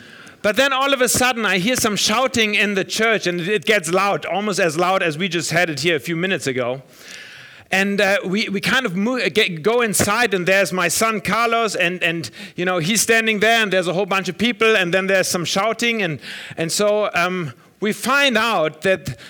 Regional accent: Germany; now in Spain; A shout out, since I'm from Germany, to all moms, because today in Germany is Mother's Day.

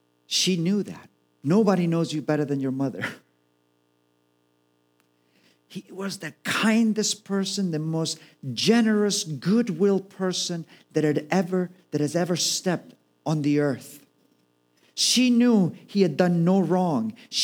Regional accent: Mallorca, Balearic Islands, Spain; I am from Mallorca. Both my parents are Spanish. I was born, raised here.

